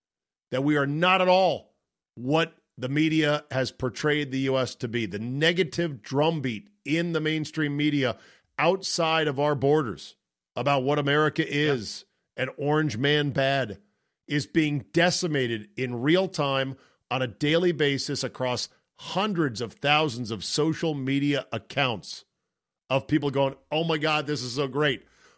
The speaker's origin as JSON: {"language": "English", "country": "United States", "said": "And it makes you appreciate, again, as an American who takes these stadiums for granted."}